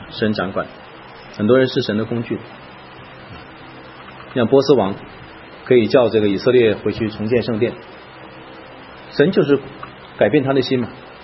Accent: China; 我特别对我们中国人，我知道很多人的感情因素不能接受，但是这是事实。

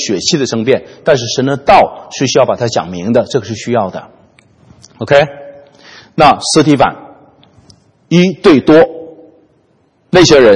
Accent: China; 叫老奸巨猾嘛，我们中国人太明白了啊，叫阴险嘛啊，

